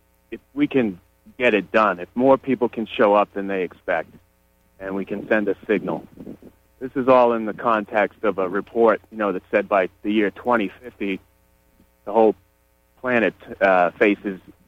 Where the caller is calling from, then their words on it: Searsmont, Maine, United States; I'm calling from Searsmont.